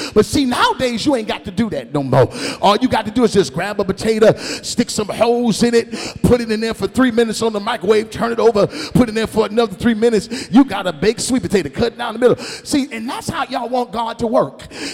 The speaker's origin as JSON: {"language": "English", "town": "Grand Rapids", "region": "Michigan", "country": "United States", "tie": "born or raised there", "said": "I can remember when I was a little bitty boy, growing up in Grand Rapids, Michigan, where I still reside."}